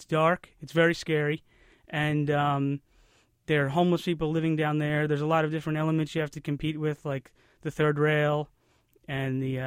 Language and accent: English; Brooklyn, New York, United States; Yes, I am. I'm born and raised in Brooklyn, and I've lived in the city for 33 years now.